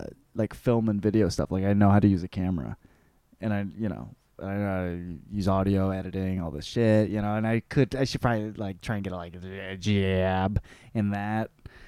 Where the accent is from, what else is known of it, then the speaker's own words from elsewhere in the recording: Michigan, United States; also born or lived in Los Angeles / Arizona; And I was like, oh, Michigan. But I didn't live there for a long time. I was out in L.A. And I lived there, and I lived in, you know, Arizona for a bit.